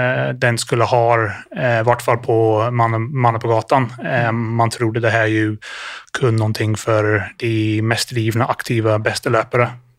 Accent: Ireland; Swedish is a second language; moved away as an adult; now in Sweden; det är en god svorsk dialekt, men jag är inte svensk. Jag är upprinnelig från Irland, så när jag var 18 så kom jag till Sverige och var satsande orienteringslöpare.

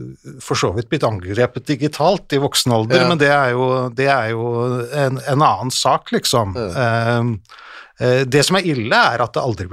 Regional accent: Oslo, Norway; jeg er fra Grudalen.

